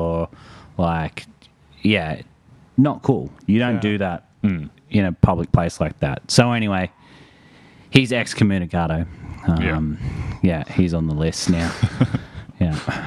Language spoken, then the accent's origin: English; Tanilba Bay, New South Wales, Australia; I told him I was from Tanilba Bay and I've got this set about my hometown at the moment.